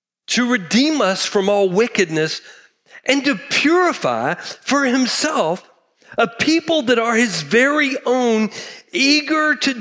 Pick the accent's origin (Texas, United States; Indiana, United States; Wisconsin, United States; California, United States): Texas, United States; I'm from Texas, grew up a cattle guy, loved Black Angus, had pulled Herefords.